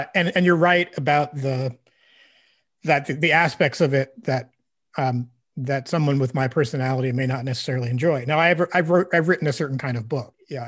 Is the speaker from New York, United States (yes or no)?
yes; Brooklyn, New York, United States; that's maybe just partly growing up in Brooklyn. Like this is not how we interact with each other, right?